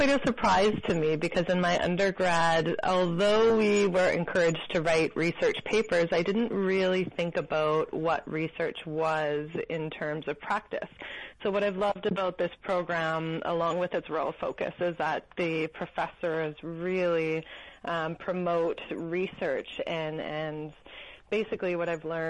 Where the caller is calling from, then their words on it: Salt Spring Island, British Columbia, Canada; So I'm calling from afar. So I live on Salt Spring Island, BC, in the Southern Gulf Islands, just off of Vancouver.